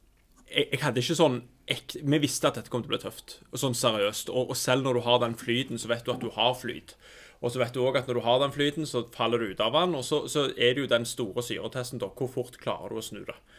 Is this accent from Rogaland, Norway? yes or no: yes; Stavanger, Rogaland, Norway; Jeg har vokst opp i Stavanger